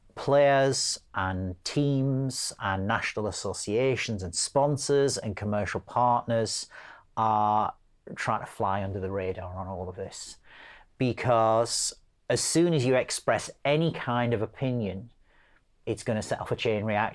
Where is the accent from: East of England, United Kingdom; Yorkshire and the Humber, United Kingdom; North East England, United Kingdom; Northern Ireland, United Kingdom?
North East England, United Kingdom; Middlesbrough; I was born and brought up on Erson Park Road, opposite Middlesbrough Football Ground.